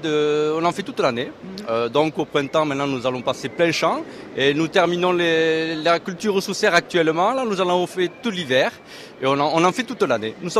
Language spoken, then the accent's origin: French; Occitanie, France; Je suis de Haute-Garonne, je pense que je suis le plus près du mine.